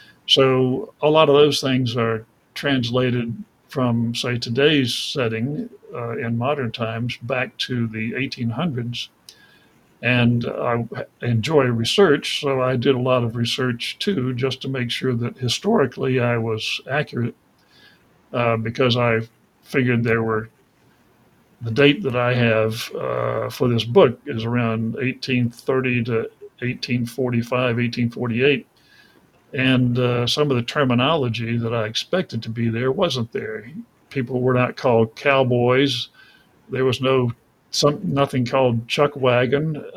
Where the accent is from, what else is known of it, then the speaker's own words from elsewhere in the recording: Georgia, United States; also born or lived in Tennessee / North Carolina; I grew up in the South of the U.S., in Georgia, in Tennessee, and North Carolina.